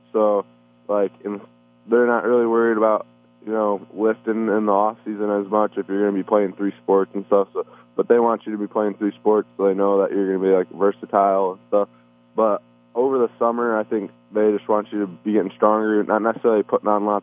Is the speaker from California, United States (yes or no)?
no; Illinois, United States; I was born in Illinois from the 815 area my whole life. So, I mean, growing up here